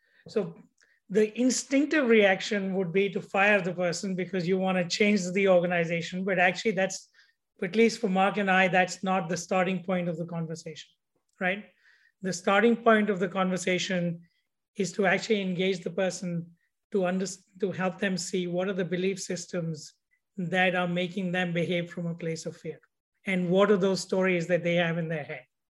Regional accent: India; I grew up in India

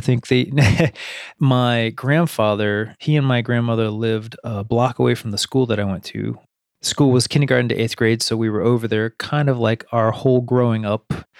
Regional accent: Akron, Ohio, United States; So I grew up in a medium-sized city in Ohio, Akron.

